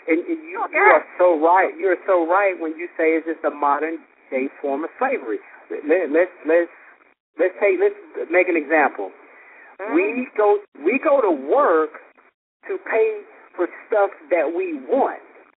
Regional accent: Washington, District of Columbia, United States; I grew up in Southeast D.C. I'm a born hustler.

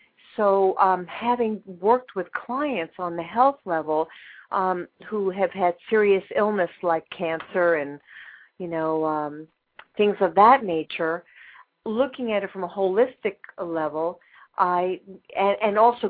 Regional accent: New York, United States; I mean, you know, I'm a New Yorker.

